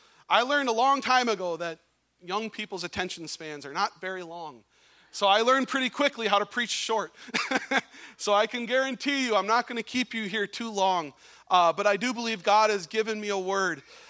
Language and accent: English; Wisconsin Rapids, Wisconsin, United States; I'm from Wisconsin Rapids, little country church in the middle of Wisconsin, in the middle of nowhere.